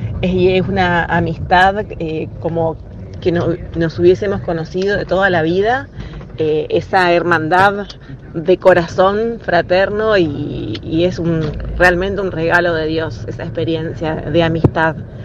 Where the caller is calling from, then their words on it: Resistencia, Chaco, Argentina; de Resistencia Chaco.